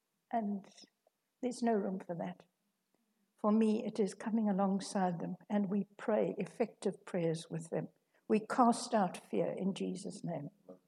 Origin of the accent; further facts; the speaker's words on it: South Africa; Most of you know that I come from South Africa